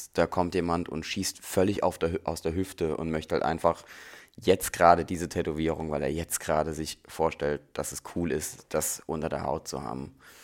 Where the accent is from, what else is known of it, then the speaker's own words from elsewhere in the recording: Germany; ich bin zwischen Heidelberg und Mannheim aufgewachsen